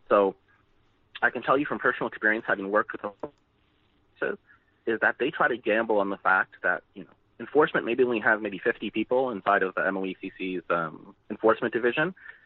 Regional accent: Canada; So I grew up in Canada, and the reduce, reuse, recycle mantra was beat into my head since the early 1980s when I was born.

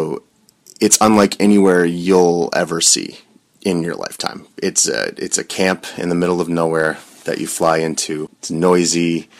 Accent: Nova Scotia, Canada; I'm from Nova Scotia, and I took 5 years of post-secondary education here

